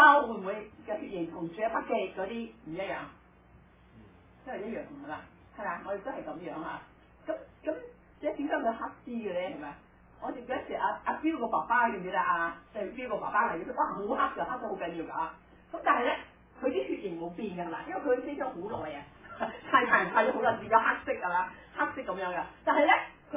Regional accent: China; 我中国人

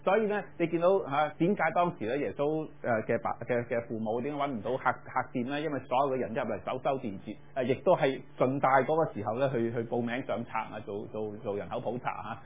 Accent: China; 就是我們過冬，我中國人過冬

